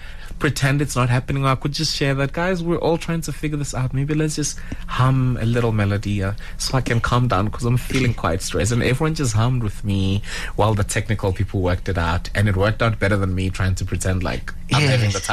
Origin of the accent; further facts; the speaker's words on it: Limpopo, South Africa; a lot of people from where I'm from Twendo, from Venda really, really hold.